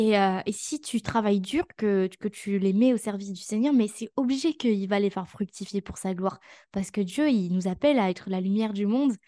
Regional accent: France; Et puis même en tant que Français, souvent, on n'est pas trop dans l'encouragement

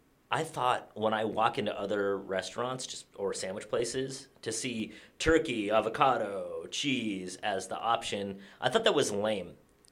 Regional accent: San Francisco, California, United States; I'm from San Francisco, born and raised.

